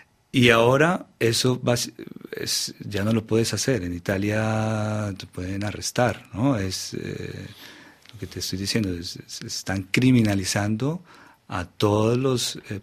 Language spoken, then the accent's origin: Spanish; Colombia; yo como colombiano sí siento que sentí la importancia de descentralizarse como artista, ¿no? Y como ciudadano del centro del país, ¿no?